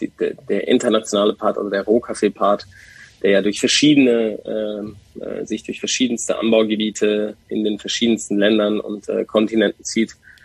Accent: Iran; wir kommen ursprünglich aus dem Iran

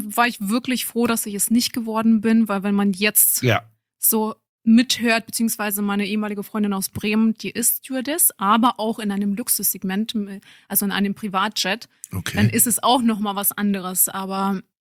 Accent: Russia; ich bin eine Russin

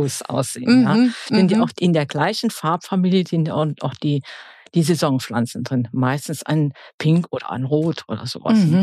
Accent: Georgia; Ja, in Georgien, auf dem Land.

